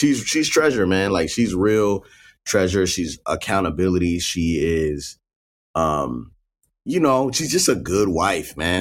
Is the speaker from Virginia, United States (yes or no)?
no; Baltimore, Maryland, United States; Originally from Baltimore, Maryland. I grew up in Baltimore County, which it's a little bit different from the city, but not very much.